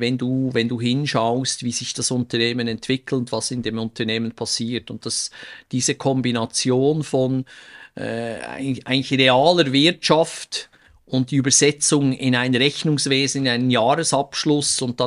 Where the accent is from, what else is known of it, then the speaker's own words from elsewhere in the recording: Switzerland; ich bin ein Kind des Schweizer Ausbildungssystems, des dualen Bildungsweg.